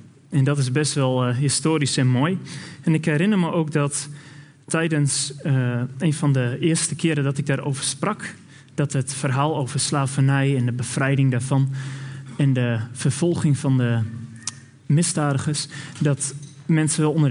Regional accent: Dalfsen, Overijssel, Netherlands; Nu is het wel zo dat ik ben opgegroeid in Dalfsen, in Salland. Dat is dan wel geen Twente of Twenterand, maar het voelt toch een beetje als mijn heimat.

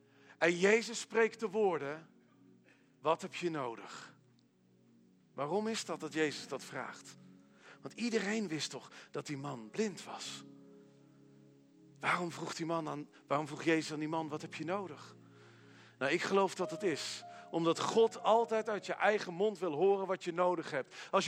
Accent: Veenendaal, Utrecht, Netherlands; Ik kom uit Veenendaal.

